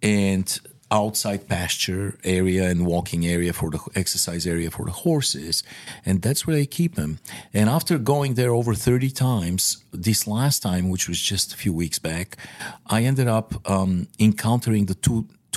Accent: Sofia, Sofia Province, Bulgaria; I know St. Louis better than I know my hometown of Sofia.

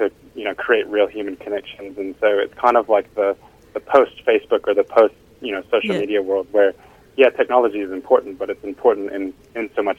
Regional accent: United States; moved away; My personal journey coming to I grew up in the States. Now I live kind of 15,000 kilometers from my family.

